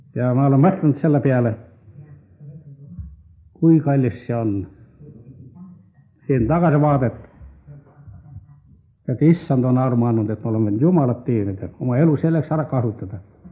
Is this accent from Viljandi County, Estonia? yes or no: no; Hiiu County, Estonia; mina olen ka Iiumalt päritud. Ja selle tõttu, et me oleme ühised Iiuma inimesed, siis me tundsin väga hästi üksteist.